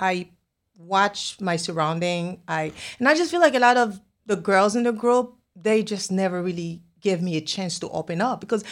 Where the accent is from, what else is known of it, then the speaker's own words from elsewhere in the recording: Haiti; first language Haitian Creole; English is a second language; You know, I'm from Haiti. I speak Creole.